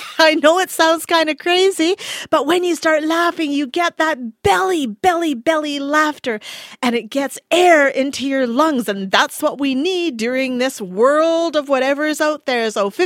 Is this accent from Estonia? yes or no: no; Canada; I am Canadian. I'm also Indian. I'm also African.